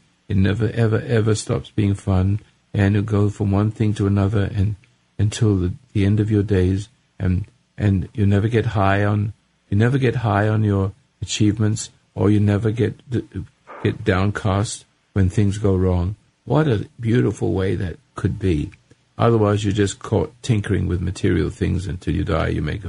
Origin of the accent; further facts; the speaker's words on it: United States; it looks like I'm going to be in jail for being an American.